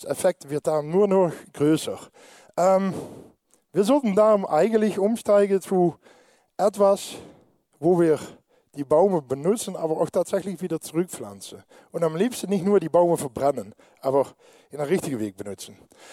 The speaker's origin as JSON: {"language": "German", "country": "Netherlands", "said": "Mir ist Deutschlandspiel egal, ich bin Niederländer."}